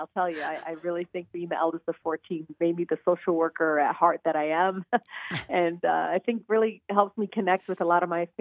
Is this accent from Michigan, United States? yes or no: yes; Detroit, Michigan, United States; I'm always going to be this woman of color. I grew up in Detroit. I know those challenges.